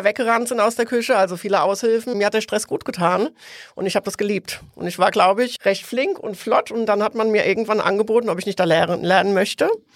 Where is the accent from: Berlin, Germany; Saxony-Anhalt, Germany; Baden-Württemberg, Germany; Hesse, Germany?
Hesse, Germany; Oestrich-Winkel; Ich bin in Österreich-Winkel aufgewachsen